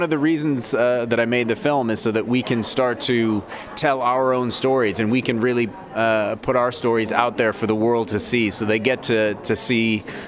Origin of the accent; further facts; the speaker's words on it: Barrow, Alaska, United States; also born or lived in Fairbanks; My mom's family is all from Barrow. I grew up in Barrow and in Fairbanks, and that's my culture. I'm Inupiaq myself